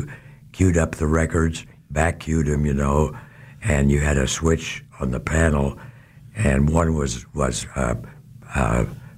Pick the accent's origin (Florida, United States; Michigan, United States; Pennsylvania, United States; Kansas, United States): Kansas, United States; Neodesha; Well, if you want to go back that far, that was down in southeast Kansas. I'm not very far from, I've heard you talk about Iola. I came from Neodesha.